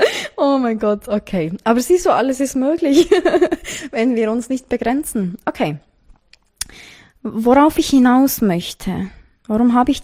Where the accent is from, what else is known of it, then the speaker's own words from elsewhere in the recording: Bern, Switzerland; Ich komme aus der Schweiz, aus Bern.